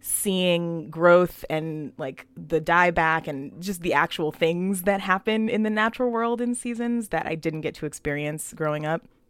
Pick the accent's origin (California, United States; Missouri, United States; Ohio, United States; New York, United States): California, United States; Los Angeles; I was born in Hollywood. I grew up in Los Angeles, like right in the middle of the city. I had family in the South, and so we would go and visit my grandparents in New Orleans every year